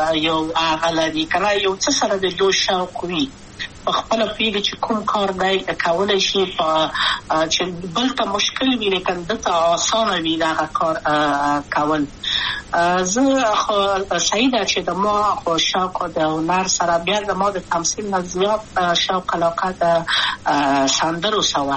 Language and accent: Pashto; Kabul, Afghanistan; also born or lived in Wardak; زه خو اصلا د وردګو ولایت یم، د پلار مې د وردګو ولایت ته خلیګنسر شي کې دلې د کابل په تختپل سیمه کې یم او لویا شویم کابل کې هم مکتب می دولسمه په کابل خار خیرخانه می نهلی سی مریم کې